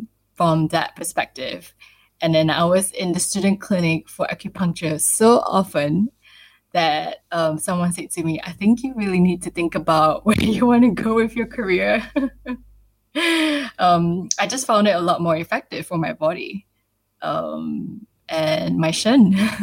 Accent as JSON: {"language": "English", "country": "Malaysia", "said": "because I'm from Malaysia, but I've never grew up using acupuncture."}